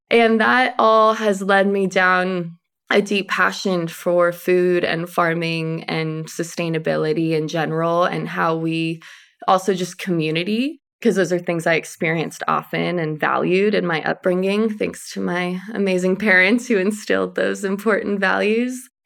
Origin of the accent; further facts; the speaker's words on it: Los Angeles, California, United States; So I grew up in Los Angeles. But my family is from Croatia and Slovenia. So my parents immigrated and had me here.